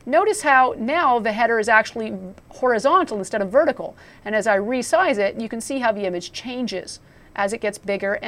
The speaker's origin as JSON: {"language": "English", "country": "Canada", "said": "I've got a nice little maple leaf to highlight I'm a Canadian."}